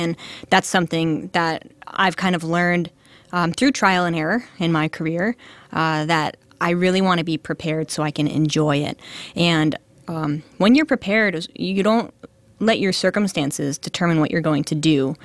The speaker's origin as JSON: {"language": "English", "region": "Vermont", "country": "United States", "tie": "born or raised there", "said": "Well, I'm from the East Coast, and I grew up in Vermont snowboarding."}